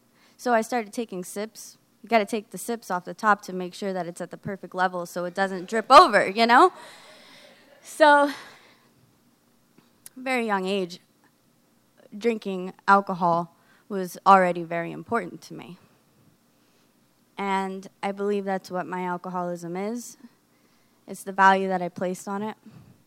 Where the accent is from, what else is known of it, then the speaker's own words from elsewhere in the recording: Florida, United States; I was born and raised in Florida. I had a pretty rough upcoming childhood.